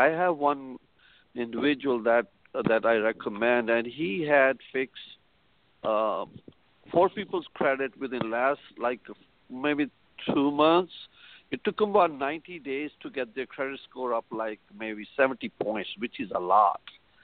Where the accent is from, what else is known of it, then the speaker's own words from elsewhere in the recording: India; even I'm an Indian, I still would be cautious to invest my money in India, regardless.